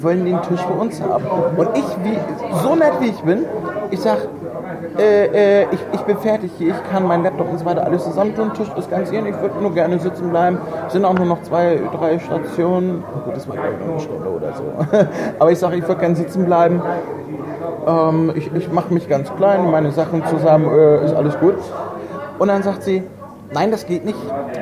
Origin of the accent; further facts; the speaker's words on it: Bad Schwartau, Schleswig-Holstein, Germany; ich komme aus Bad Schwartau, wir haben keine Toten.